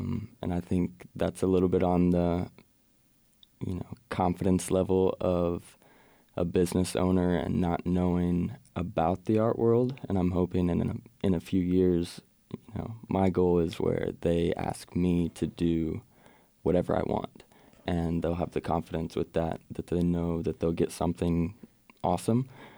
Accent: Waco, Texas, United States; Born and raised in Waco. Never thought I would end up going to Baylor and sticking around, but I did

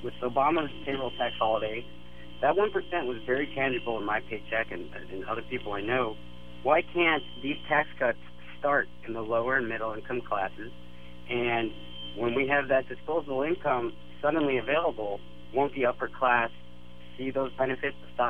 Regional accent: Denver, Colorado, United States; now in San Francisco, United States; I'm from Denver, but I'm here in San Francisco for work.

